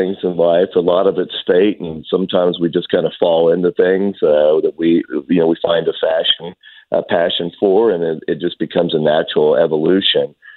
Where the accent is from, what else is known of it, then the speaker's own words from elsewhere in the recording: Houston, Texas, United States; Yes, I'm from Houston, Texas.